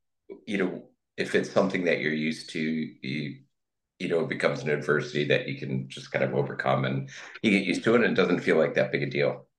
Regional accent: Buffalo, New York, United States; So I grew up in Buffalo in Western New York, and the oldest of five children.

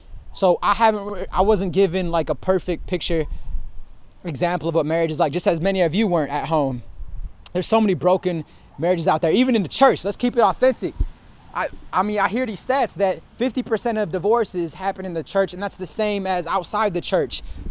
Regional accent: Michigan, United States; I'm from Michigan, icicles, they just stay there.

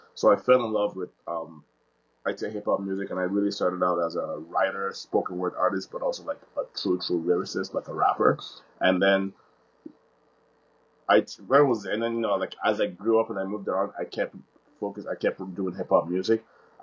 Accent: Nigeria; I'm also, sometimes as a Nigerian artist, or even as an Afrobeats artist, I'm not in the diaspora, like, Afro's in the diaspora, but I'm not in the African diaspora right now as well, so.

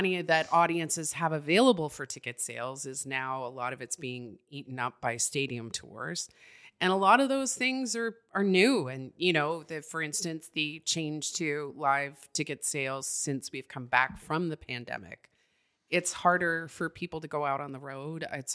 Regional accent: Quebec, Canada; I grew up in Quebec. So I'm an Anglophone Quebecer, mais je suis bilingue et je parle en français. I went to school in French in rural Quebec, just outside Montreal.

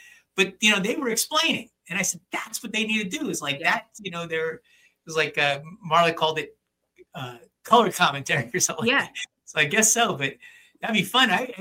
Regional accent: New Jersey, United States; Because as a non-livestock, I grew up in New Jersey. I don't know anything about animals.

